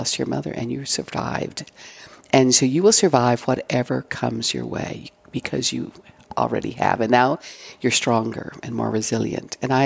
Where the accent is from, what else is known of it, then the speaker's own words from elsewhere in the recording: Brownsville, Texas, United States; I grew up in Brownsville. My father was from Monterrey